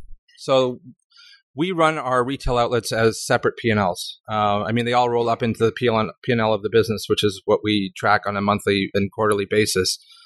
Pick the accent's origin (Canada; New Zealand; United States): Canada; being a Canadian is never factored into any of my investment decisions.